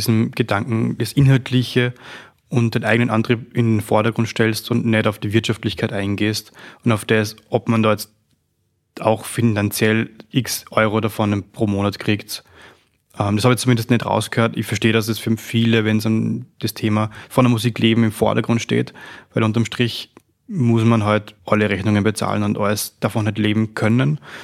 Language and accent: German; Upper Austria, Austria; now in Vienna, Austria; ich als Oberösterreicher und somit auch als Wahl-Wiener oder Wahl-Wien-Umgebung eher